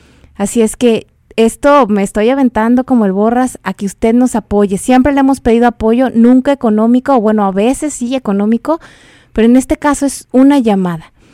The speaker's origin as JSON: {"language": "Spanish", "country": "Mexico", "moved": "yes", "said": "Dios me va a permitir regresar a mi origen, que es mi país, que es México. Pero por el día de hoy, estoy parada en este país"}